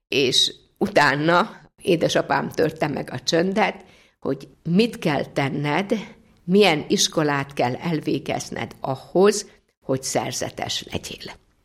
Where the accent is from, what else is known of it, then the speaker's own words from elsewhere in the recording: Vojvodina, Serbia; born there; mivel én Bácskában születtem, ott voltak szerzetes nővérek